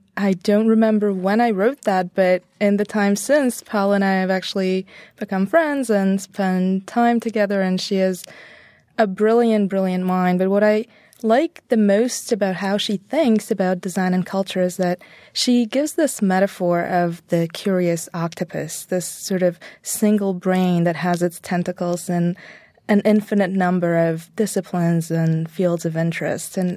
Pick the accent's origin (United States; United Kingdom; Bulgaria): Bulgaria; It was very different. So when I was little, it was still communism